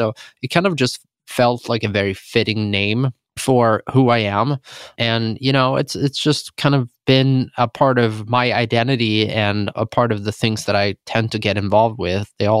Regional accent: Sweden; accent: Swedish; English is a second language; I'm clearly Swedish and people can hear it on my accent, but I've spent most of my time, probably for the last 20 years, involved in things related to America.

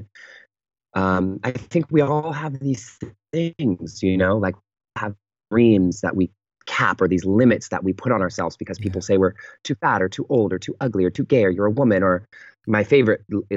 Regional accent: Pittsburg, California, United States; And so I fly home to the Bay Area, to my hometown called Pittsburgh, California. There is a Pittsburgh in California.

